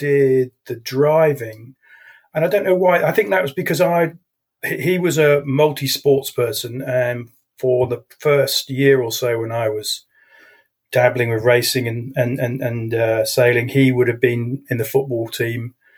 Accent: Brighton, South East England, United Kingdom; born there; Yes, I was born in Brighton.

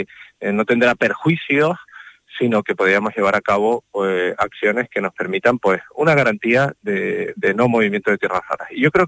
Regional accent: Canary Islands, Spain; ni siquiera como vicepresidente, sino como ciudadano, como canario

